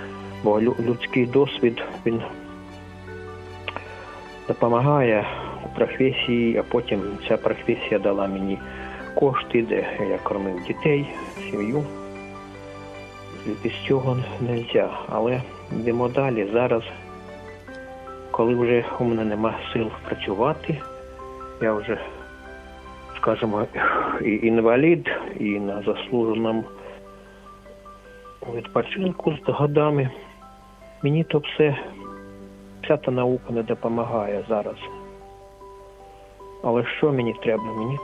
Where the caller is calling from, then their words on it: Kyiv, Ukraine; телефонує з Києва.